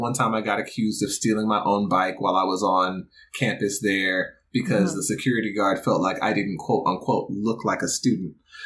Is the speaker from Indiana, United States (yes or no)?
no; Stone Mountain, Georgia, United States; And then for me growing up in Stone Mountain and being surrounded by the ghosts of the Confederacy and also, you know, the monuments of the civil rights movement